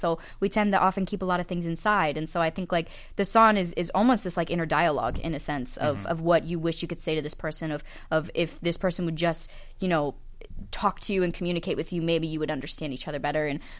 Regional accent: Philadelphia, Pennsylvania, United States; And Philly's my hometown, and I happen to be in town.

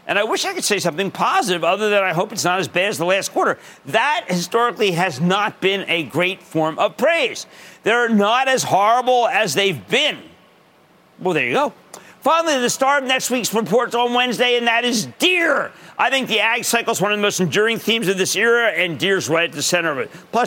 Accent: New Jersey, United States; Rob in my home state of New Jersey.

